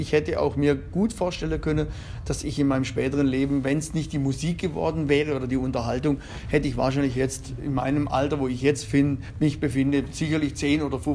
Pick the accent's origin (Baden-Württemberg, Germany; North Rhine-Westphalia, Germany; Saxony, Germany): Baden-Württemberg, Germany; Eiklershütten; aufgewachsen am Fuße des Feldbergs in so einem kleinen Bergdorf Eiklershütten. Bin dort auch zur Schule gegangen, Grundschule, Realschule